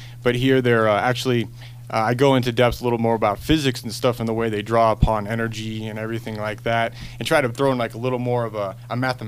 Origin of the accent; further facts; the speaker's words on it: Reno, Nevada, United States; born there; Oh, I was born here in Reno